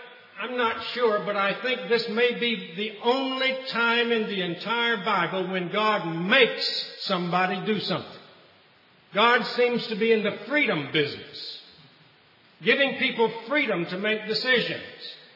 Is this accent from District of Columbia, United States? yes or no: no; Mississippi, United States; moved away; I grew up in South Mississippi, but I have lived in New England for nearly 30 years, and my accent has gradually moved up the eastern seaboard.